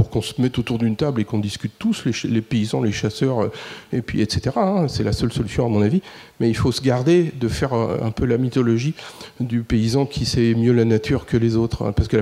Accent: Centre-Val de Loire, France; les paysans autour de moi, je suis du Loiret, hein

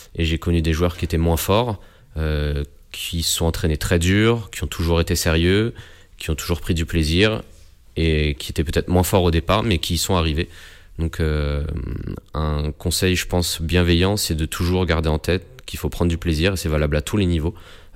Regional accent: Ivry-sur-Seine, Île-de-France, France; j'ai grandi à Ivry, je suis né à Ivry, voilà, ma famille est ivrienne depuis très longtemps

